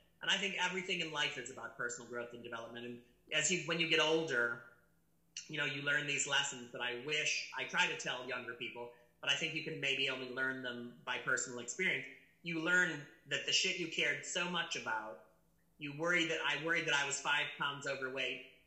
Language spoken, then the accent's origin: English; Chicago, Illinois, United States; where I was born in Chicago and grew up in the suburbs of Chicago.